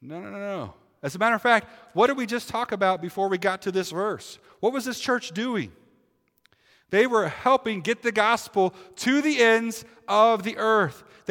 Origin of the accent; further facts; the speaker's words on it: Decatur, Illinois, United States; I grew up in Decatur, Illinois, which is like blue-collar, hard-working.